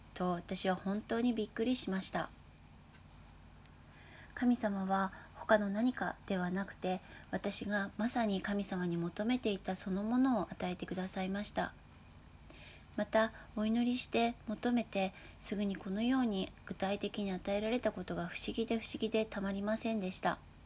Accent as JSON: {"language": "Japanese", "region": "Fukushima", "country": "Japan", "moved": "as an adult", "said": "私が実家のある福島から一人上京して東京で生活をし始めた時のことです。"}